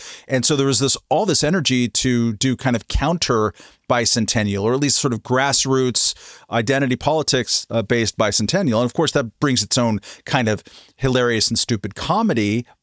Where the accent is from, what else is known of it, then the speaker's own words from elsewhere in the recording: California, United States; And in my case, I grew up in California.